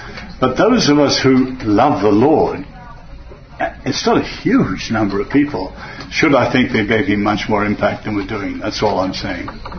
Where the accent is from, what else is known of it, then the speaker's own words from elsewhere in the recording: England, United Kingdom; I grew up in England too.